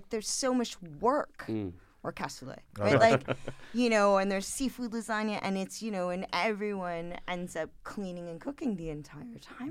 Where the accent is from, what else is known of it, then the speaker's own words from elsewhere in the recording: United States; So I'm American. So Thanksgiving is when we do the traditional.